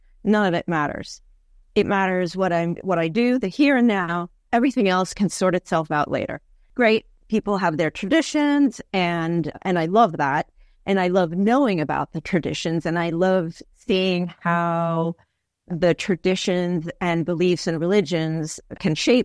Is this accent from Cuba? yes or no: no; Naples, Campania, Italy; So I grew up initially in near Naples and in a Catholic family. I went to Catholic school, which I hated.